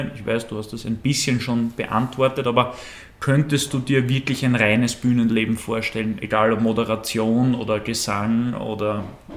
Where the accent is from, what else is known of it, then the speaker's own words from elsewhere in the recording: Austria; Auch als Österreicher